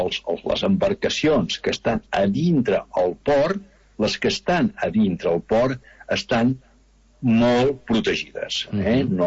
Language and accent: Catalan; Arenys de Mar, Catalonia, Spain; soc d'Arenys i creiem que des del port d'Arenys